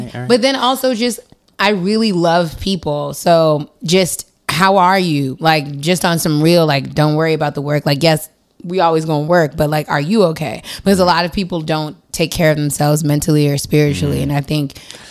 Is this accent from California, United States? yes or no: no; Maryland, United States; also born or lived in Washington D.C.; So yeah, I'm from the Washington D.C. area, D.C., Maryland, Virginia. Like, it's my heart, but Maryland is where I grew up mostly, and then D.C. is where I was born.